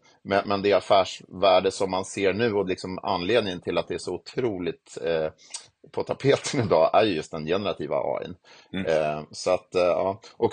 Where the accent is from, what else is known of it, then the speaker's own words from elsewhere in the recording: Sweden; Det var 54 personer från hela världen då. Jag var den enda från Sverige i den här kursen då.